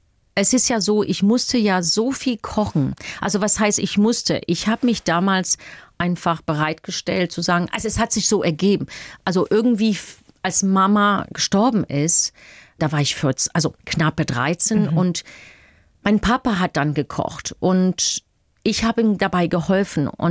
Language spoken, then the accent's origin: German; Spain; born there; first language English/Spanish; German is a second language; Ja, das ist meine Muttersprache. Also Englisch und Spanisch, beide. Ich bin ja in Spanien geboren.